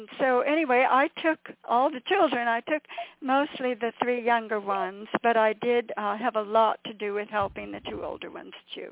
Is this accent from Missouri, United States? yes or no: no; California, United States; also born or lived in Pueblo / Colorado Springs / Denver; my roots, I'm a Colorado girl. I was born in Pueblo, lived in Colorado Springs and Denver too, but Colorado, and I love Colorado dearly. But my father married my mother and brought me as a little baby to California.